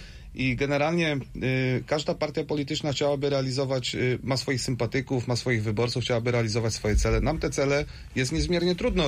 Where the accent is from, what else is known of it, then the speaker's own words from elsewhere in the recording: Szczecin, West Pomeranian Voivodeship, Poland; now in Zielona Góra, Poland; mieszkając tyle lat w Szczecinie, bo to nie jest żadną tajemnicą, że ja jestem ze Szczecina